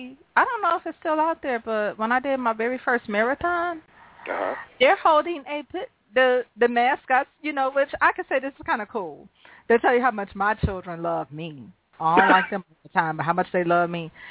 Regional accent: Cleveland, Ohio, United States; First of all, I grew up in Cleveland, and I ain't going to lie.

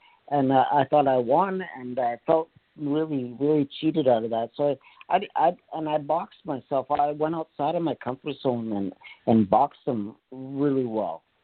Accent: Canada; That was even more than the attention and fanfare I got from my hometown here in Canada.

